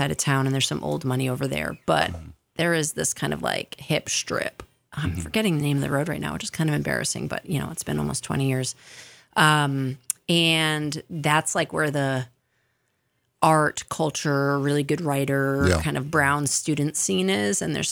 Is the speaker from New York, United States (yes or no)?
no; Warwick, Rhode Island, United States; And in Warwick, it is Rhode Island Patriots burned a British revenue schooner called the HMS Gatsby after it was chasing down a local boat